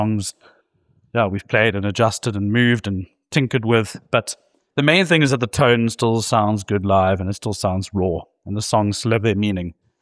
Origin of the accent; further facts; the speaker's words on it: Hout Bay, Western Cape, South Africa; my time growing up in Hout Bay, actually